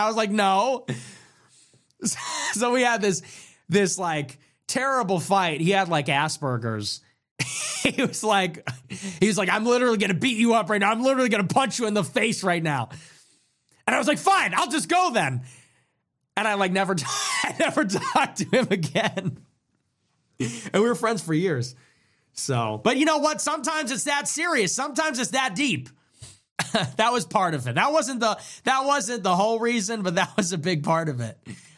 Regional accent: La Grange Park, Illinois, United States; It was invented by a guy from LaGrange Park, my hometown, actually. Kind of funny. A very small town. Small suburb of Chicago.

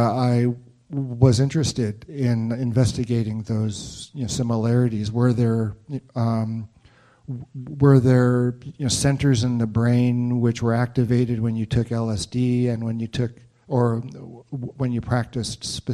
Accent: Los Angeles, California, United States; And I was born in Los Angeles, raised in the San Fernando Valley in the, you know, 50s and 60s.

